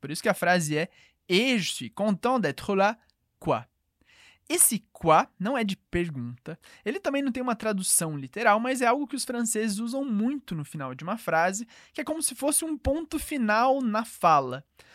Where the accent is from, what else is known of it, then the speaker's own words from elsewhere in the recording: Brazil; born there; mais moi je suis né au Brésil. Bon … Os meus pais são franceses, mas eu nasci no Brasil. Je parle português, espanhol et anglais. Eu falo português, espanhol e inglês.